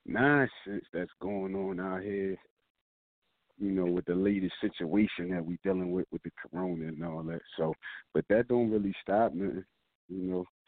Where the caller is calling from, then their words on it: Philadelphia, Pennsylvania, United States; Calling from Philly.